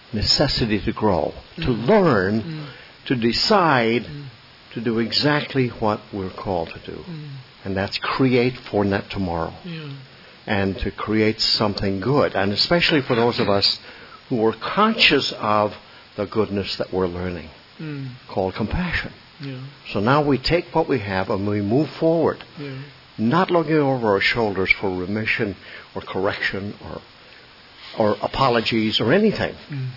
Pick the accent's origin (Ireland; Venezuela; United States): Ireland; I was born and raised in Ireland.